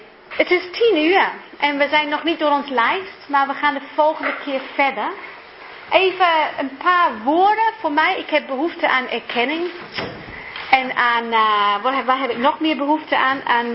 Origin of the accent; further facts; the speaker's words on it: New Zealand; Want ik kom uit Nieuw-Zeeland en ik ben 8 of 10 keer...